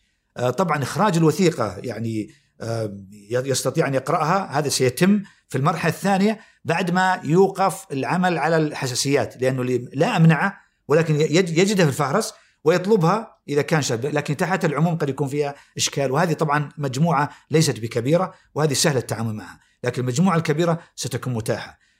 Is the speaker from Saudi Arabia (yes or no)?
yes; Saudi Arabia; إن نحن كمواطنين لازم ندرك أنه عمقنا قديم وعمقنا في الحكم كسعوديين